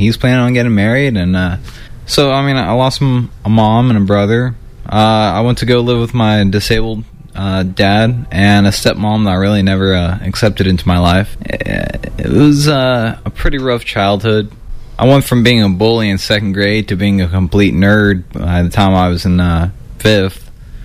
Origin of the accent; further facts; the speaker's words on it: California, United States; born there; I was born here in California.